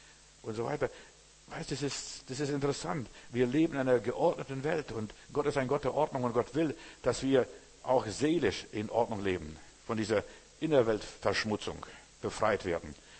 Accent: Klaipėda, Klaipėda County, Lithuania; Bei uns, ein Osbeke in Memel, wo ich herkomme, plötzlich auf der Straße lag ein halber Mensch.

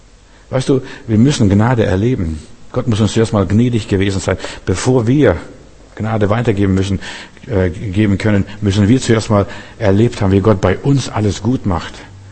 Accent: Russia; Ich werde nie vergessen, mein Vater. Bei uns in Russland gab es nicht so viel Fensterglas, und zumindest nicht nach dem Krieg.

